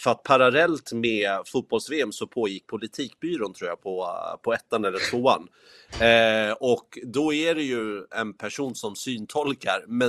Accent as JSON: {"language": "Swedish", "country": "Sweden", "said": "Jag har liksom svårt att se att det är vinter och misär hemma i Sverige med så här skyhöga elpriser och allting."}